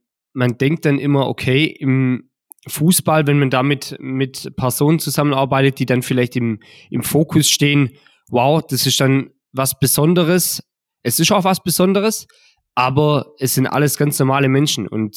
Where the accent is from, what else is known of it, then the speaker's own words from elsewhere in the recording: Baden-Württemberg, Germany; ich komme circa eine halbe Stunde weg von Ulm. Also bin schon mit der Region sehr stark verbunden.